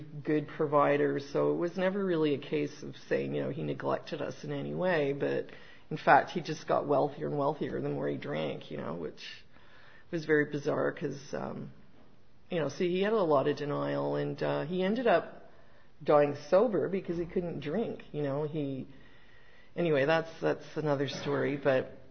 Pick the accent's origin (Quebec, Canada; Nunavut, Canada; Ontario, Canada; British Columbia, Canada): Quebec, Canada; Pointe-Claire; I grew up on the West Island in Point Claire, and already my upbringing was schizophrenic. You know, I was in an English community and I went to French school.